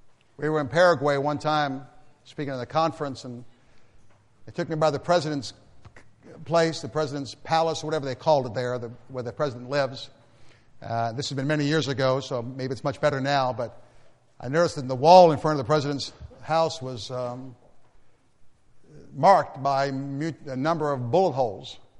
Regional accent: United States; I want to let you know that I'm glad I'm an American.

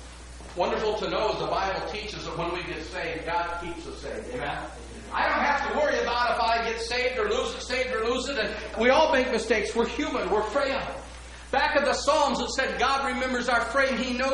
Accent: Detroit, Michigan, United States; but when I was growing up in Detroit, I had went to Eastern Michigan University.

